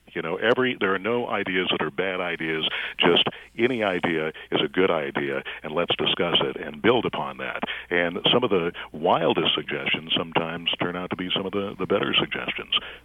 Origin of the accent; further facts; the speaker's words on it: Netherlands; I grew up in here in the Netherlands, where a lot of community radio, it's really kind of all community radio